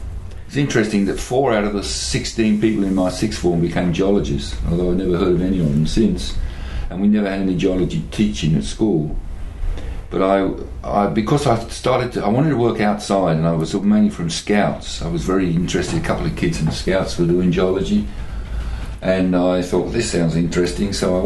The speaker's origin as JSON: {"language": "English", "region": "London", "country": "United Kingdom", "tie": "born there", "said": "I guess I was born in London, outside of London."}